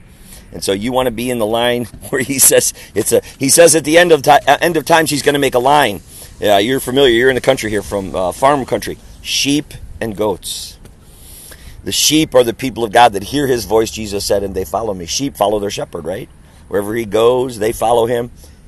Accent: Wisconsin, United States; moved away as an adult; We have a little homestead in Missouri. We're from Wisconsin. We sold everything, 90% of our stuff, and we bought a little tiny piece of land in Missouri

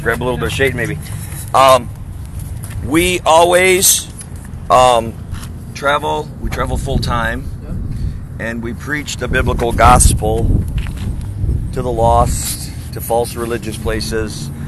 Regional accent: Wisconsin, United States; So, and I'm from Wisconsin originally, so I'm used to sub-zero.

